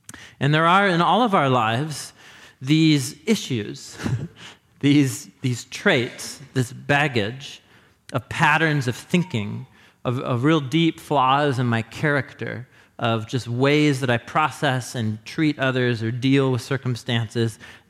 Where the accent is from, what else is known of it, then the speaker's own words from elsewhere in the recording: Portland, United States; also born or lived in Madison; I grew up in Portland, but I had a long hiatus. My wife and I moved here from Portland to the upper Midwest for about 9 years